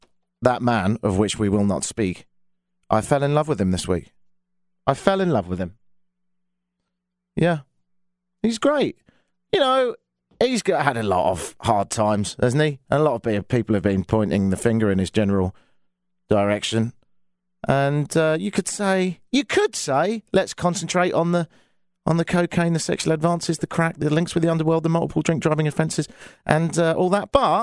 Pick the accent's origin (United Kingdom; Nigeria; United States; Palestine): United Kingdom; now in Canada; as a Brit living in Canada